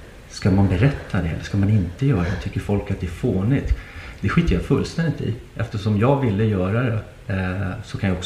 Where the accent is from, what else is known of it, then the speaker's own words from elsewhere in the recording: Nacka, Stockholm County, Sweden; jag var inne på att köpa ett hus i Nackan där jag är uppvuxen